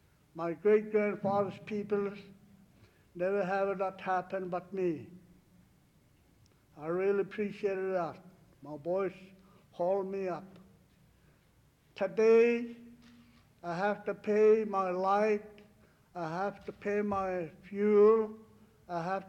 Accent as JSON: {"language": "English", "region": "Alaska", "country": "United States", "said": "I'm Indian, I don't know how did I gonna figure it. I don't know where that 40 million acres land been said it. I really don't know. I think whole Alaska, I think that's mine."}